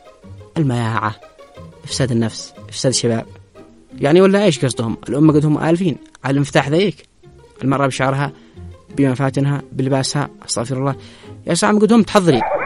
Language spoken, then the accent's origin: Arabic; Yemen; وإحنا يمنيين. أقسم بالله إن إحنا يمنيين